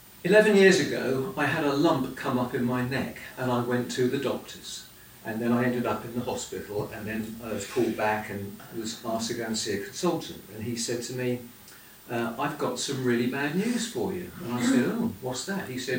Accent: England, United Kingdom; But we're English, so that nod was absolutely fantastic.

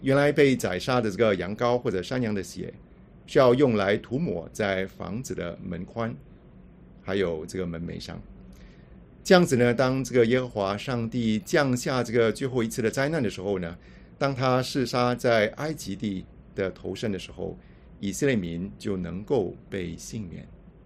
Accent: Singapore; 我从新加坡过来

